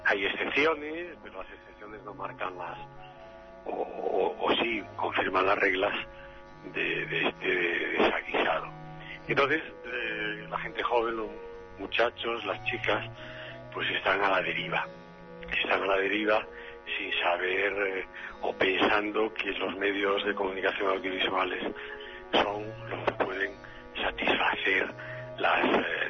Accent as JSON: {"language": "Spanish", "region": "Galicia", "country": "Spain", "said": "está mi tierra, y está América, y está Europa, y bueno, supongo y espero que cuando se traduzca al italiano, al alemán o al francés o al inglés, que esos lectores vean a Galicia"}